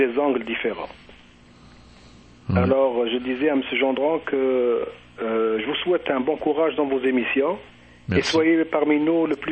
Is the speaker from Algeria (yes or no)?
yes; Algeria; Mais moi, par exemple, en tant qu'Algérien